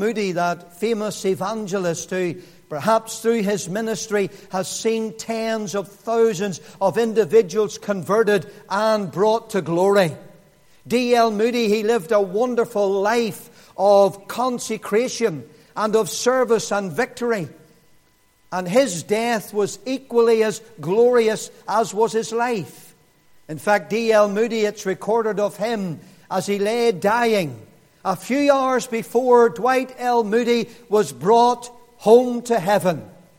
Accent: Lurgan, Northern Ireland, United Kingdom; Bad English, I know. I come from Lurgan. We murder the English language.

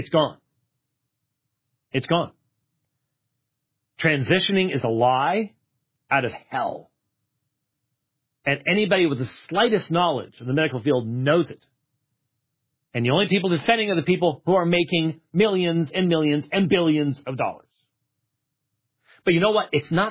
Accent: Minnesota, United States; born there; Man, I was born in Minnesota.

